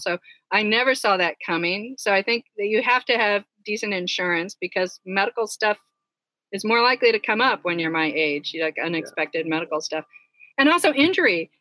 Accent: California, United States; fortunately, my home state is California too

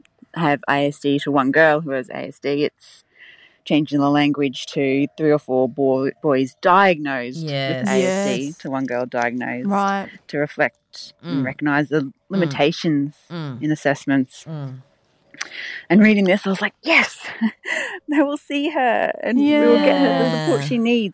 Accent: Brisbane, Queensland, Australia; I'm from Brisbane.

